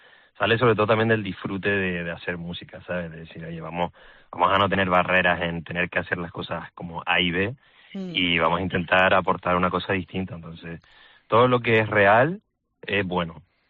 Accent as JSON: {"language": "Spanish", "region": "Canary Islands", "country": "Spain", "said": "soy canario, pero tengo esta parte inglesa"}